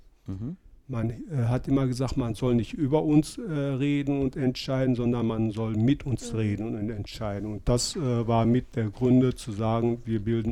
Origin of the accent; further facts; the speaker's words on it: Lohberg, North Rhine-Westphalia, Germany; born there; bin 52 Jahre alt, geboren bin ich in Lohberg. Mein Vater wurde 1963 aus dem türkischen Bergbau in Sommer abgeworben, kam direkt nach Lohberg